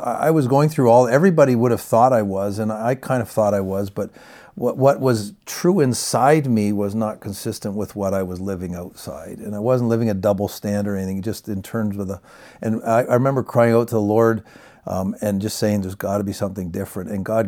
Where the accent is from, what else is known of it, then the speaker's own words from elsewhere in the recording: Canada; I'm a Canadian.